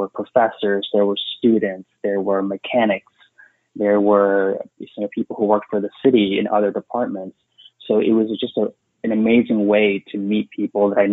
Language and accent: English; Dallas, Texas, United States; So I grew up in the Dallas, Texas area